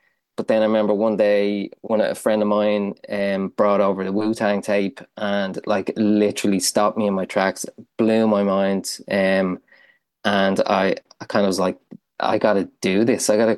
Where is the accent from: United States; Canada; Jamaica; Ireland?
Ireland; But kind of growing up in Ireland in that time, like, you were an utter freak, like, if you liked hip-hop, it was like, what is this, you know?